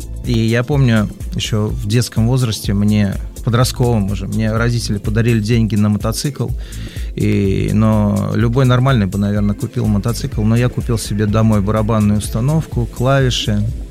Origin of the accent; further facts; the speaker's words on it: Kazan, Tatarstan, Russia; born there; Ну, я родился в Казани, был одним ребенком в семье.